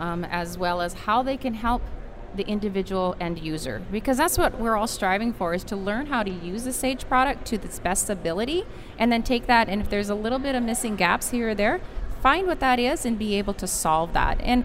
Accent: North Dakota, United States; Yes, ma'am. Born and raised in North Dakota.

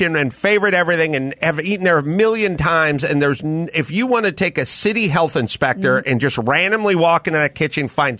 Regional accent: North Hollywood, California, United States; I grew up in North Hollywood

